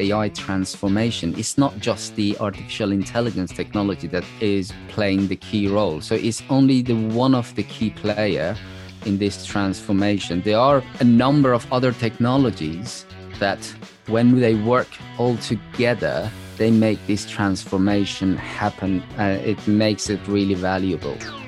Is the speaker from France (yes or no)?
no; Iran; English is a second language; moved away as an adult; now in London, United Kingdom; So I was born and raised in Iran, but then I moved at the age of 20, two, three, to the UK and living in London since then. So it's about like 15 years.